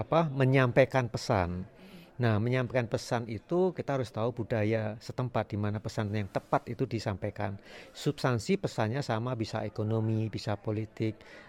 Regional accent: Tulungagung, East Java, Indonesia; also born or lived in Yogyakarta; Saya lahir di Jogja. Tapi besar di Tulungagung, ya.

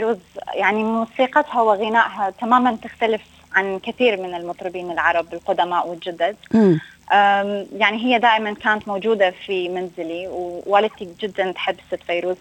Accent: Sweden; now in Australia; So أنا عمري 25 سنة، ولدت ونشأت بالسويد

